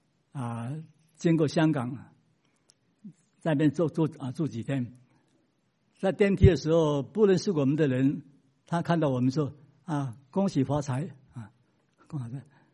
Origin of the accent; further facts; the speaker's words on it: Philippines; 我在菲律宾长大